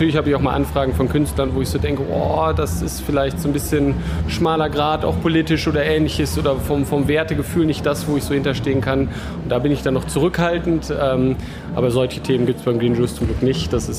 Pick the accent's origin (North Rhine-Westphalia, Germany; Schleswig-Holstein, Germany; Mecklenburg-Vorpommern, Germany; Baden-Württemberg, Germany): North Rhine-Westphalia, Germany; Bonn; Also ich bin ja selber Bonner, bin ja oder ja in Bonn aufgewachsen. Meine Praxis ist ja auch in Bonn